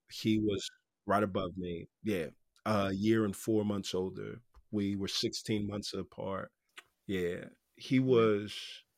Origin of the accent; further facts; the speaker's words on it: Houston, Texas, United States; moved away as an adult; Like, I grew up in Houston, Texas. I left in 2002 to go to college and I haven't lived there since.